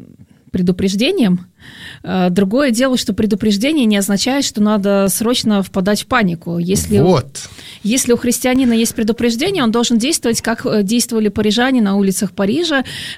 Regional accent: Russia; и я сама из России этот знак прочитываю

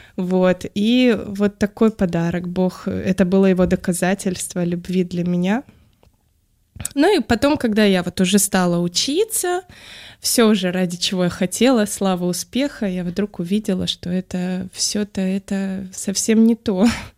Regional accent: Saint Petersburg, Russia; Так, я из Санкт-Петербурга, здесь прожила всю свою жизнь.

